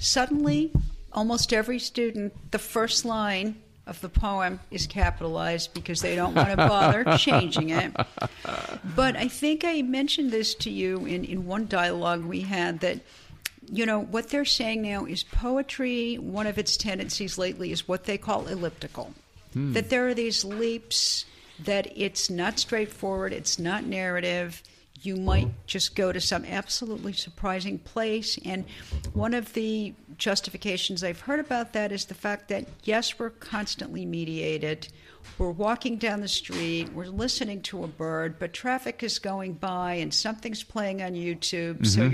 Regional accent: Massachusetts, United States; because I grew up on Cape Cod, I feel like that my two elements were the beach, the ocean, and then the stars at night above the horizon.

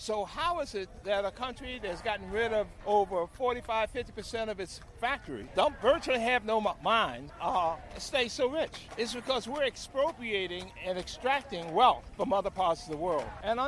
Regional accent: Maryland, United States; I was born and raised here in Maryland.

